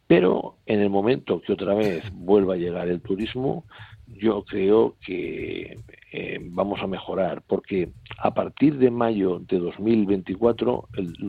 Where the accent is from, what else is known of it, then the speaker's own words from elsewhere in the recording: Catalonia, Spain; yo soy catalán